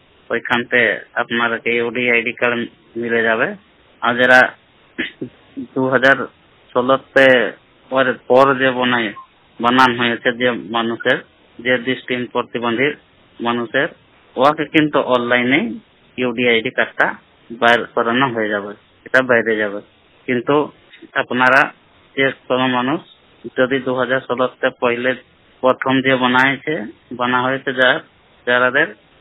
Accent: Kumareding, Jharkhand, India; আমার রাজ্য ঝাড়খণ্ড, জেলা সরাইকেলা খরসাওয়া, আমার গ্রাম বাড়ি হচ্ছে কুমারেডিং।

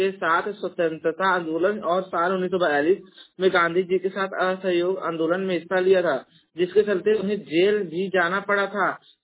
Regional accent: Jaunpur, Uttar Pradesh, India; और मैं उत्तर प्रदेश के जौनपुर जिले का निवासी हूं

